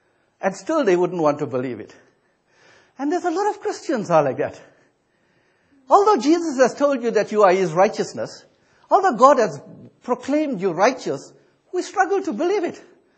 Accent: South Africa; I'm trying to say, I am from South Africa.

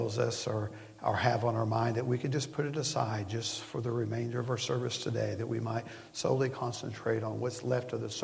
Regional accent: Tennessee, United States; Growing up in East Tennessee, when the weather starts to get a little cool, we know high school football is getting ready to start on Friday nights and college football on Saturday.

